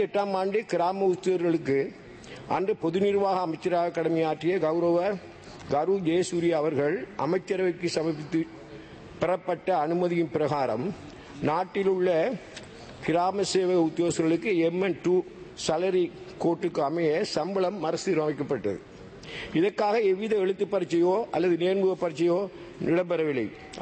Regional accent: Eastern Province, Sri Lanka; நான் கிழக்கு மாநிலத்தைச் சேர்ந்தவன் என்ற அடிப்படையிலே

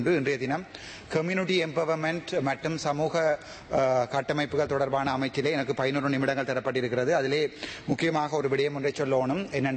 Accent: Sri Lanka; சகலமும் நிறைந்த ஒரு நாட்டில தான் நான் பிறந்து வளர்ந்து, நான் தமிழீழம் என்கிற நாட்டில தான் நான் என்னுடைய கால் பதிங்கியது 86 ஆண்டு.

